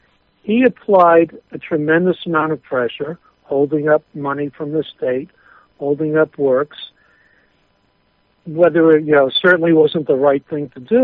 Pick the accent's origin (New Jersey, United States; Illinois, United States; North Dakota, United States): New Jersey, United States; Jersey City; And growing up in Jersey City, I'm kind of immune to a lot of things.